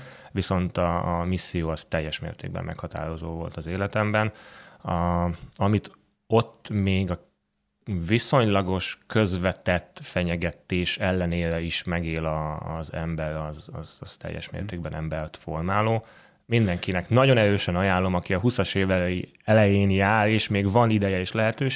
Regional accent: Zalaegerszeg, Zala, Hungary; born there; Ez 2008 Zalaegerszeg, mivel ott születtem.

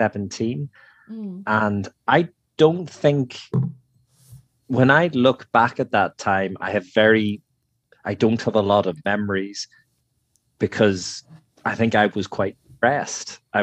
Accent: Ireland; When I first arrived back in Ireland, my first full day in Ireland, I had to go down my hometown, which I have grown up in and know my whole life, to get a new bank card because mine had expired.

